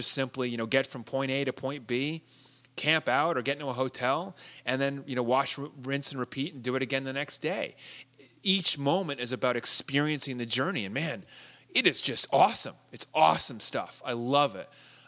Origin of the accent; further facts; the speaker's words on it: New Hampshire, United States; I grew up in New Hampshire, so being in and around Mount Washington is something that, you know, it's something that I remember.